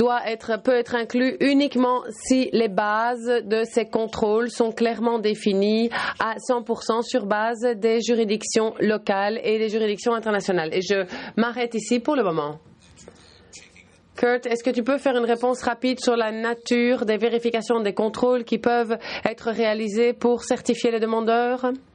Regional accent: Bulgaria; French is a second language; je viens de Bulgarie

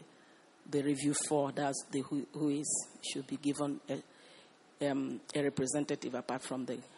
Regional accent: Nigeria; English is a second language; I'm from Nigeria, and I am the GAG rep from Nigeria.

